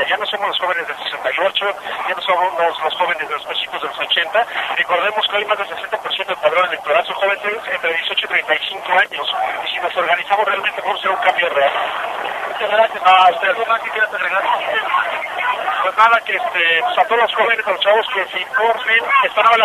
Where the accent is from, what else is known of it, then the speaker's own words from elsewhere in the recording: Toluca, State of Mexico, Mexico; Nosotros venimos de Toluca, Estado de México. Venimos desde allá